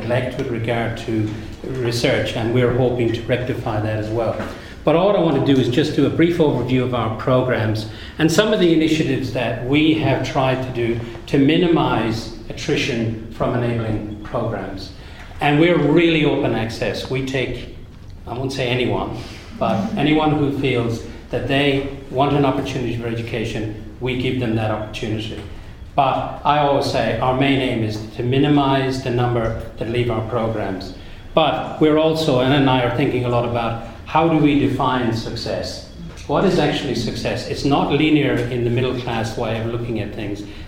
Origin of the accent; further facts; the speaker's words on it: Ireland; everybody loves, because I'm Irish, that I'm in the Elf Centre